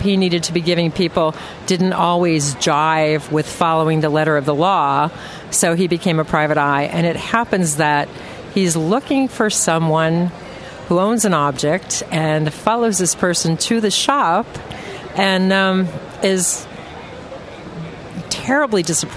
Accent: Miami, Florida, United States; I come from Miami, and a lot of people won't tell you that's actually the South, but it is. I having grown up there, I do remember when we weren't quite as international as we are now.

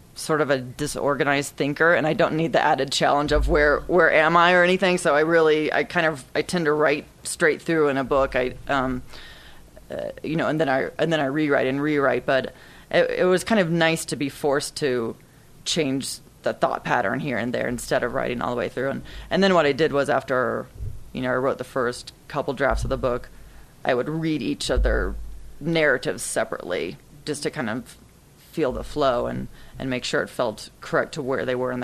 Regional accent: Kansas City, Missouri, United States; also born or lived in New York; I was really from Kansas City, Missouri. I didn't even ever go to New York until I was about 25 or something, and so for me, you know, I remember moving there

